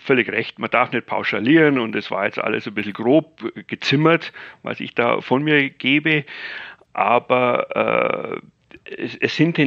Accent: Bavaria, Germany; ich bin ja Bayer

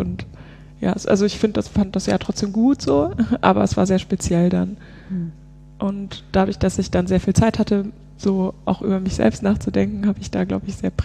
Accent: East Germany, Germany; born there; es wäre für mich als gebürtige Ostdeutsche schon sehr, sehr interessant, die Wende miterlebt zu haben.

